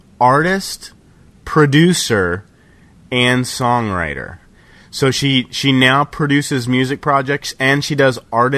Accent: Pittsburgh, Pennsylvania, United States; she's from Pittsburgh, PA, my hometown.

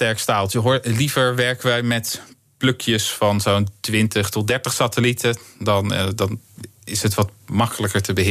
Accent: Delft, South Holland, Netherlands; Ja, ik kom uit Delft, hè, dus een beetje promoten.

